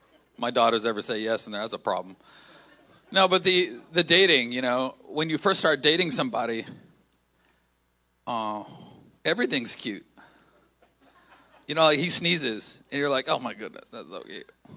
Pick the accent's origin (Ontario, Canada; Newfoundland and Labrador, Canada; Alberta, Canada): Alberta, Canada; Calgary; because we're from the Calgary area